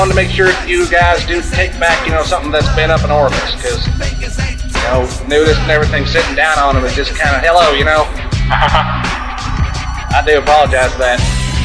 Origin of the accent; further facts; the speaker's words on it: Texas, United States; I'm from Texas. I'm fishing out of state.